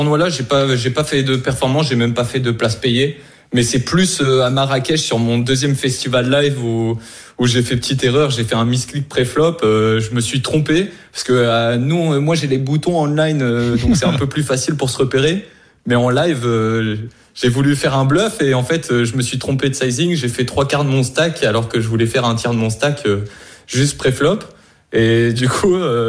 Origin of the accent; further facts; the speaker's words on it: Normandy, France; now in Portugal; C'est ça, j'étais de Normandie, maintenant j'habite au Portugal.